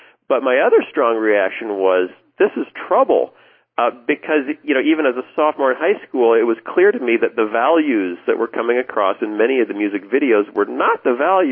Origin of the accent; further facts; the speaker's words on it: Iowa, United States; also born or lived in Chicago area, Illinois; And we had moved into to the Chicago area. We grew up originally in Iowa along the Mississippi River.